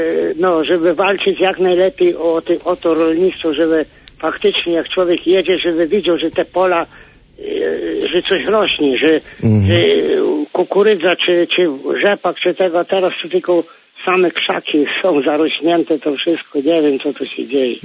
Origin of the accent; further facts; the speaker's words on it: Lower Silesian Voivodeship, Poland; Ja pochodzę z Dolnego Śląska